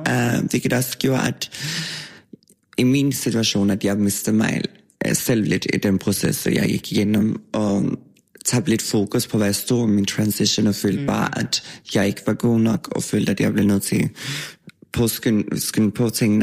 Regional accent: Sweden; Danish is a second language; moved away; Jeg er født i Sverige og opvokset i Sverige, hvor jeg kom fra en lille landsby på landet med så 1500 mennesker, der boede

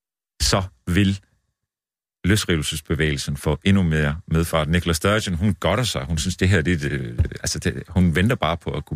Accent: United Kingdom; Danish is a second language; Undskyld, nu er jeg briter, så jeg skal nævne en anden verdenskrig.

